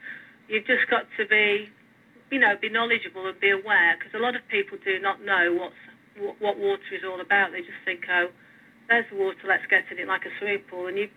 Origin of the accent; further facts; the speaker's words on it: Blackpool, North West England, United Kingdom; I'm from Blackpool and I was used to the cold.